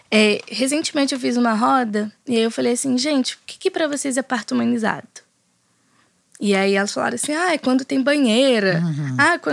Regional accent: São Gonçalo, Rio de Janeiro, Brazil; você é de São Gonçalo, eu sou de São Gonçalo

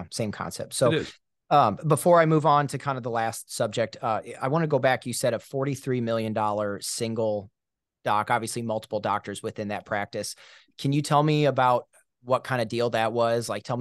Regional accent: Iowa, United States; I'm from Iowa, and it seems like every practice in Iowa that I knew got offers

